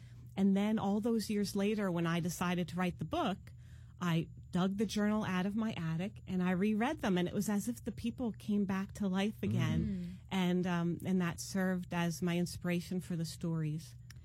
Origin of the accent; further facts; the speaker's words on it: Spring Lake, New Jersey, United States; Yes, I'm from Spring Lake originally.